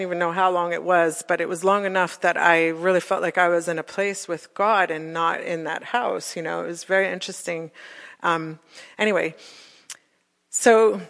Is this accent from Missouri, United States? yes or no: no; New York, United States; also born or lived in Florida; now in Ohio, United States; I'm from New York. He's from Boston, and we lived in Florida.